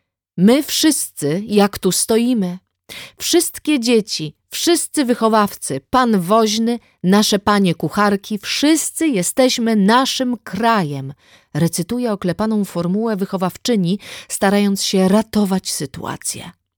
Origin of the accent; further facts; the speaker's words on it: Mecklenburg-Vorpommern, Germany; Miasto, w którym dorastałam, leży nad Bałtykiem. Miasto o hanzeatyckiej przeszłości, którego ceglany gotyk został wpisany na listę Światowego Dziedzictwa UNESCO.